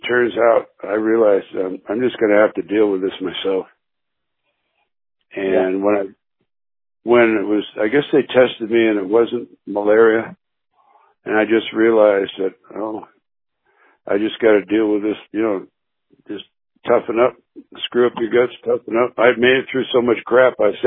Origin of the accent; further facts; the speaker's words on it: Connecticut, United States; I wanted to get back to Connecticut, where I had most of my friends. You know, I grew up in Connecticut and all that.